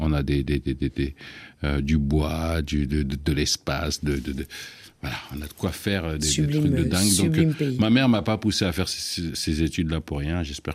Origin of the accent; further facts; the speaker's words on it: Sibiti, Lékoumou, Republic of the Congo; Moi, je viens d'une région qui je viens de Sibiti, donc une Indo